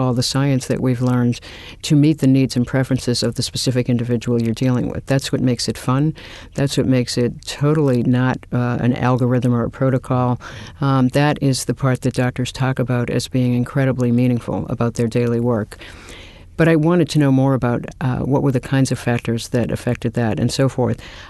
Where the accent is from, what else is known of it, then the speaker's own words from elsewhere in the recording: Massachusetts, United States; So I grew up just outside of Boston